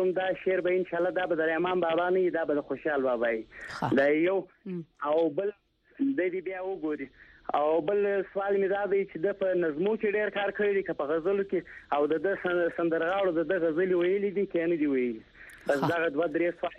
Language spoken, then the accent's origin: Pashto; Paktika, Afghanistan; now in Iran; بلې زه د پکتیکا يم، د جانخیل د ولسوالۍ